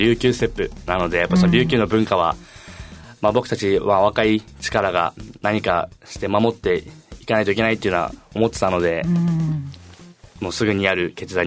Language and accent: Japanese; Tomigusuku, Okinawa, Japan; 自分生まれも育ちも豊見城市なんですけど